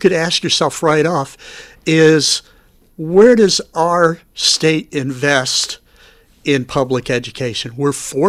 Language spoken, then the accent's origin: English; Dearborn, Michigan, United States; So I grew up in Southeast Dearborn, right next to the Rouge plant.